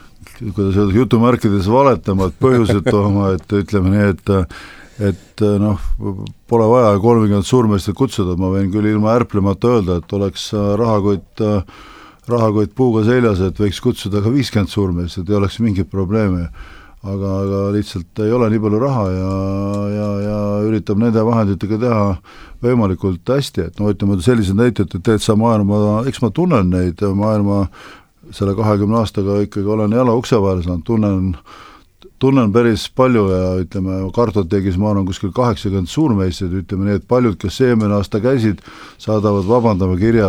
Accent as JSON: {"language": "Estonian", "region": "Saare County", "country": "Estonia", "said": "ise olen ma saarlane"}